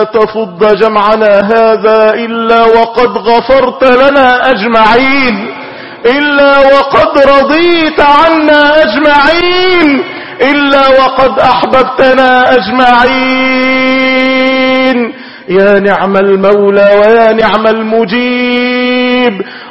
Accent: Egypt

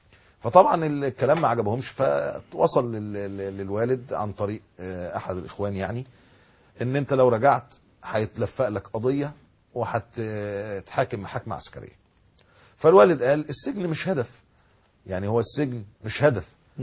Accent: Alexandria, Alexandria Governorate, Egypt; زي فضيله الشيخ المحلاوي بارك الله في عمره عندنا في اسكندريه،

